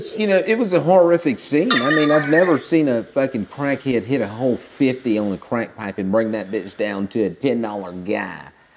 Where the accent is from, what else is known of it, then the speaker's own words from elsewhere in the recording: Savannah, Georgia, United States; I was in Savannah. I was in my hometown.